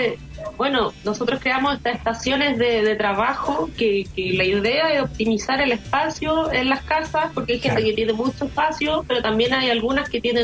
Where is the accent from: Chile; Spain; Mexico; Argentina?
Chile; Entonces, dada la pandemia, como muchos chilenos, nos tocó quedar sin trabajo.